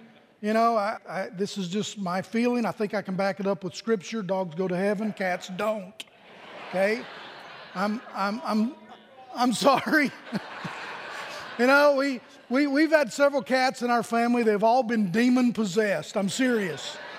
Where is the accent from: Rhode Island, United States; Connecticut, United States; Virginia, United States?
Virginia, United States; 553 miles from our house here to my hometown in Virginia.